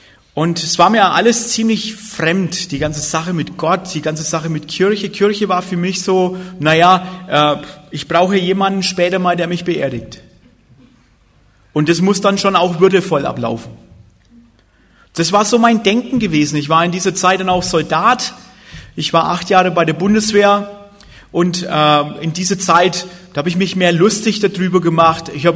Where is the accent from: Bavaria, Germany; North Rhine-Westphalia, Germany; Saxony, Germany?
Bavaria, Germany; wir sind da im Oberfranken aufgewachsen, ziemlich ärmliche Gegend, kärglich ein bisschen. Und ich bin getauft, konfirmiert, mit so einem normaler, klischee-evangelischer Christ.